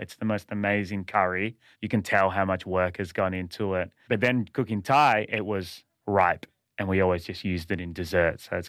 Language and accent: English; Mullumbimby, New South Wales, Australia; oh, hi, I'm from Mullumbimby and I want to work here